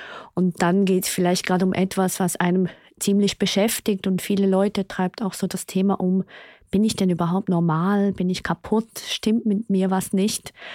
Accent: Switzerland; Ich bin ja Schweizerin und wir sagen immer, der Emmentaler gehört zu unserer Kultur.

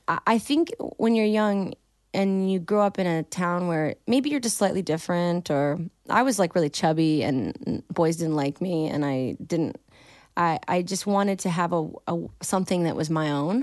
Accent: Michigan, United States; And I'm from Michigan and you're from Chicago, you know, from Illinois.

